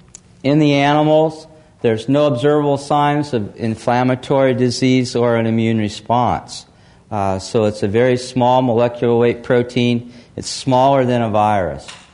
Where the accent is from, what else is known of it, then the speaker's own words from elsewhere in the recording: Kansas, United States; now in Davis, United States; I grew up in Kansas, a small farm near a town that had fewer than 200 people in it.